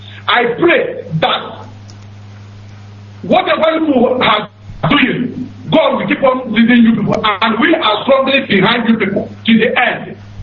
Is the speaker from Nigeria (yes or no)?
yes; Biafra, Nigeria; But so far we are Christian, and we are from Tupa Biafra.